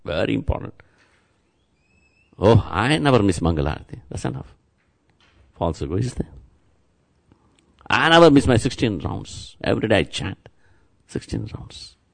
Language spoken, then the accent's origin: English; Tirupati, Andhra Pradesh, India; I am from Tirupati.